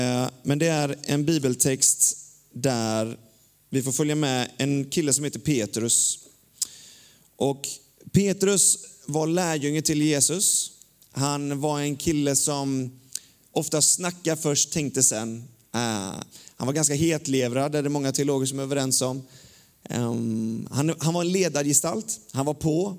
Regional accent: Australia; Swedish is a second language; now in Sweden; Så det Matilda sa, att jag kommer från Down Under

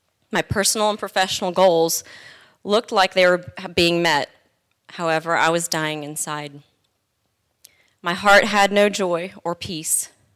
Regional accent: Charlotte, North Carolina, United States; I was born in the United States to a Hindu family. I was raised for most of my life in Charlotte, North Carolina, a place where some would call it the buckle of the Bible Belt

